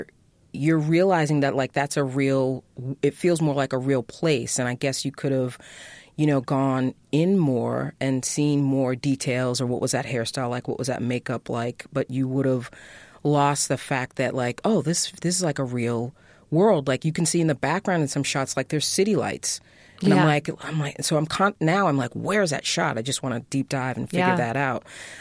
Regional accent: Boston, Massachusetts, United States; I'm from Boston and like, I had never seen that many black people assembled before in my life

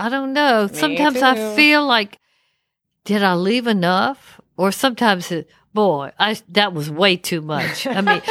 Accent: United States; Well, being an American, it's very hard for us to understand or believe that there are countries where you do not tip.

